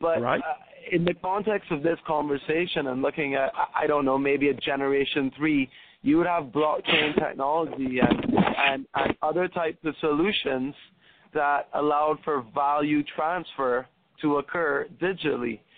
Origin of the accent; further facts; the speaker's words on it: Barbados; also born or lived in Canada; I was born in Barbados. Come from my mom's Trinidadian, my dad's Syrian. I did go to university in Canada, lived there for 4 years.